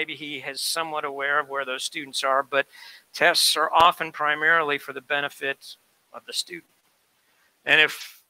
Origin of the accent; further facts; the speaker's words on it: Chicago, Illinois, United States; When I was growing up in the Chicagoland area, we lived near a place that was called Underwriters Laboratories, UL.